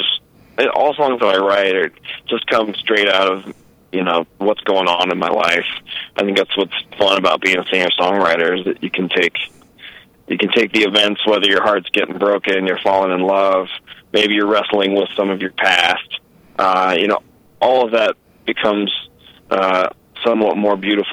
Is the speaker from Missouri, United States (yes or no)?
yes; St. Louis, Missouri, United States; Yeah, I grew up in St. Louis, Missouri.